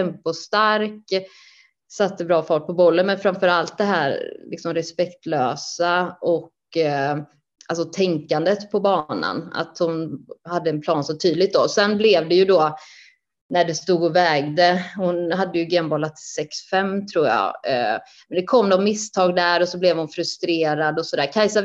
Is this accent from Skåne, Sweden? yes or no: no; Vänersborg, Västra Götaland County, Sweden; Jag är ju från Vänersborg, så att Lidköping var ju alltid vår den klubben vi åkte till under juniortiden.